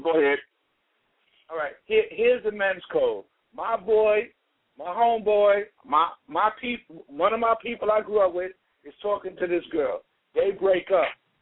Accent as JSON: {"language": "English", "town": "Chicago", "region": "Illinois", "country": "United States", "also_born_or_lived": "Minnesota", "lives_now": "Houston, United States", "said": "I'm from Chicago, and I lived in Minnesota for 20 years, and now I'm in Houston"}